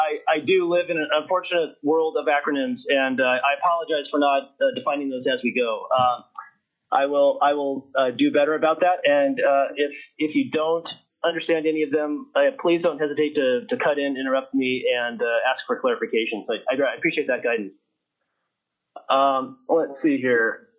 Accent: Anchorage, Alaska, United States; lifelong Alaskan, born and raised in Anchorage.

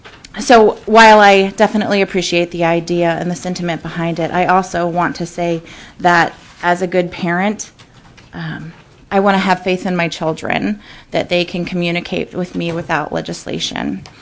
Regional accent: Juneau, Alaska, United States; I'm from Juneau.

